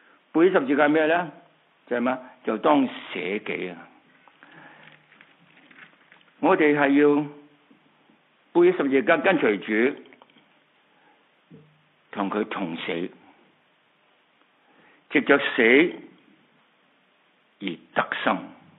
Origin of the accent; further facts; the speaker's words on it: China; 我们中国人也都有一句话说，人不为己，天诛地灭。